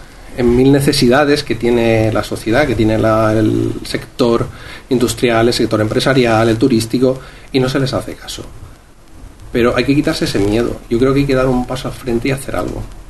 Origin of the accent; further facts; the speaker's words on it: San Vicente del Raspeig, Valencian Community, Spain; Bueno, yo aunque no soy de Campello, pero soy de San Vicente y conozco un poco la problemática.